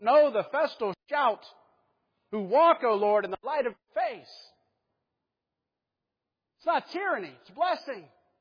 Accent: Pittsburgh, Pennsylvania, United States; I grew up in Pittsburgh. I don't think like that.

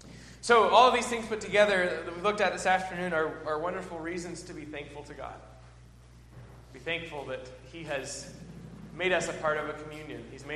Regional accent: New England, United States; the heartbreaking part for me growing up in New England is that it's the historic church in the center of town, in every town, that's the Universalist church.

